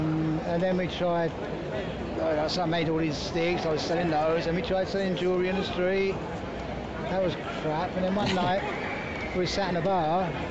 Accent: Cork, Munster, Ireland; born there; My father's from Cork. I was born in Cork

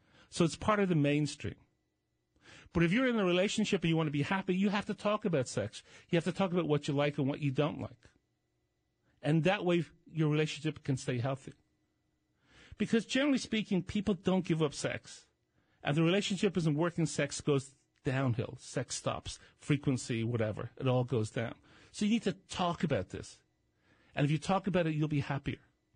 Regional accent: Ireland; now in United States; I saw a lot of this in the UK when all the scandals were breaking in Ireland, which is my home country, though I'm a proud, naturalized American citizen.

